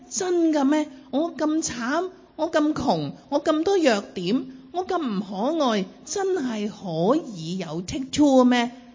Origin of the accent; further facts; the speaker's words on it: Hong Kong; 我是从城寨出来的，即系我住喺城寨嘅，我细个嗰阵时。